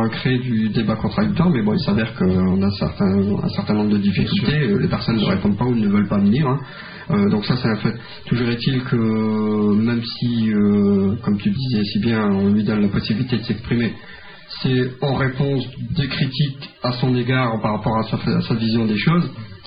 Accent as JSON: {"language": "French", "country": "France", "said": "nous, on s'affiche en tant que Français, citoyens français, de confession musulmane."}